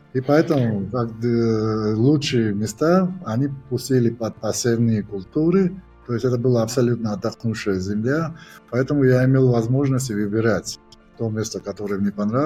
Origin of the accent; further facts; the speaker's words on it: Georgia; Russian is a second language; до этого я просто как каждый грузин, я пил вино, особенно не задумывался над ними, как все, и все.